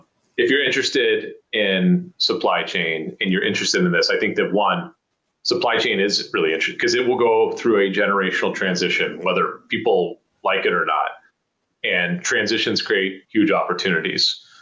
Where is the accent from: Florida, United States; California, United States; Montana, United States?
California, United States; Oakland; I grew up in Oakland.